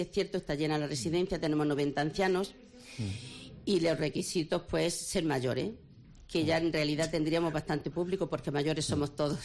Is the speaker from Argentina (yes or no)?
no; Granada, Andalusia, Spain; accent: Andalusian; Efectivamente, no sé qué hago aquí, pero bueno, soy de Granada.